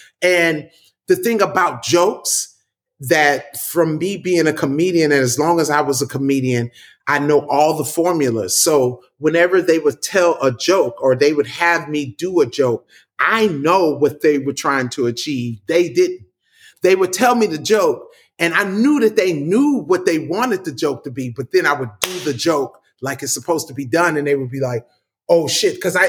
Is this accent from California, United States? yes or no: yes; Compton, California, United States; And I knew it all because I'm from Compton.